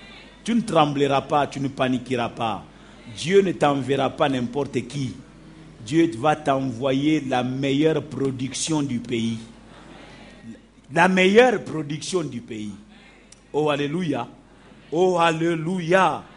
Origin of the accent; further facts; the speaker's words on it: Lubumbashi, Haut-Katanga, DR Congo; Moi, je suis de Katouba 3. Un coin perdu. Hein? Je prie que Dieu puisse vraiment susciter le réveil dans ce coin de Katouba 3. En plein Lubumbashi.